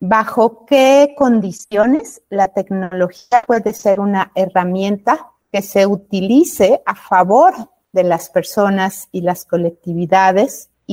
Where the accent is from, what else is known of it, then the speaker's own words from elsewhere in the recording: Mexico; soy mexicana y soy abogada.